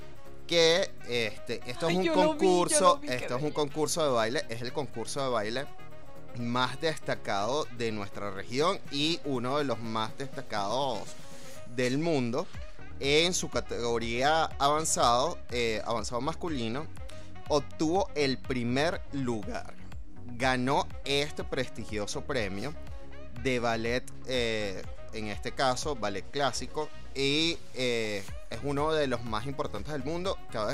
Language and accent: Spanish; Venezuela; Como venezolano, como cultor